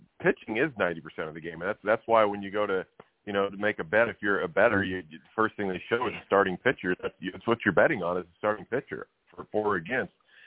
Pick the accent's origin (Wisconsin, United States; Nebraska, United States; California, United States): Nebraska, United States; like I come from Nebraska and there's no chance you could be outside, you know, all winter long or all year long.